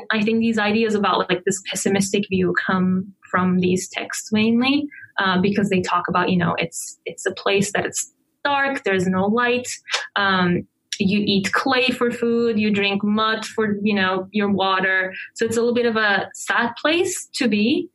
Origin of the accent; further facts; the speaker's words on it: Antalya, Turkey; So some of them, I think the ones from Karataş, which is actually really close to my hometown, Antalya